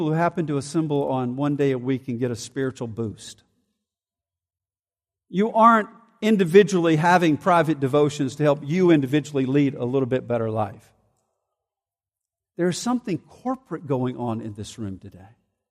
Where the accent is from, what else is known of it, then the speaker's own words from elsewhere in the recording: Montgomery, Alabama, United States; I grew up in Montgomery, Alabama.